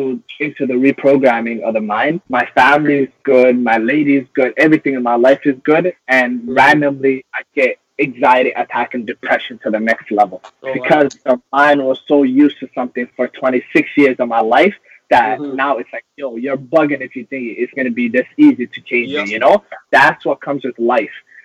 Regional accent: Toronto, Ontario, Canada; growing up in Toronto ain't fucking easy.

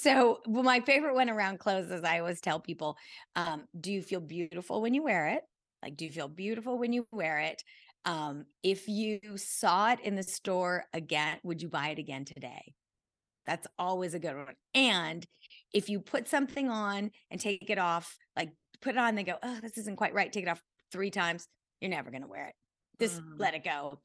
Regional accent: California, United States; now in Los Angeles, United States; I'm from California and I grew up in Central California.

